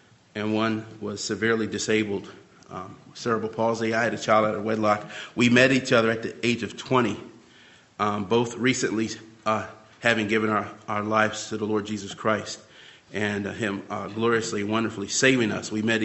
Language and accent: English; Baltimore, Maryland, United States; Deb and I, we were raised in West Baltimore.